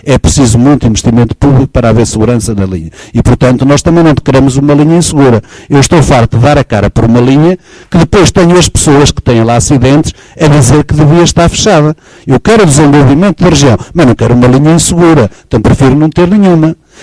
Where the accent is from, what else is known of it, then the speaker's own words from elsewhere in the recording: Mirandela, Bragança, Portugal; Eu, na minha terra, o Mirandela, 45 mil pessoas hoje a tomarem o comboio lá